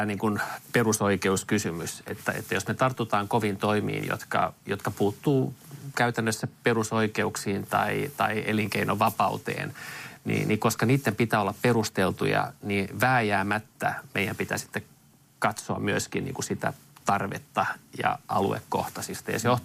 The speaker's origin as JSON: {"language": "Finnish", "town": "Kirkkonummi", "region": "Uusimaa", "country": "Finland", "tie": "born or raised there", "also_born_or_lived": "Helsinki", "said": "olen itse asiassa ihan ensimmäiset 2 vuotta elänyt Helsingissä, mutta koko lapsuuteni elänyt Kirkkonummella ja niillä samoilla kulmilla. Lapseni käyvät samaa koulua, missä mäkin kävin pienenä."}